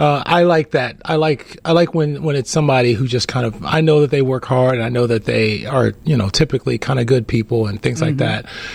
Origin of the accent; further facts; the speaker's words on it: Cleveland, Ohio, United States; Born and raised in Cleveland, Ohio.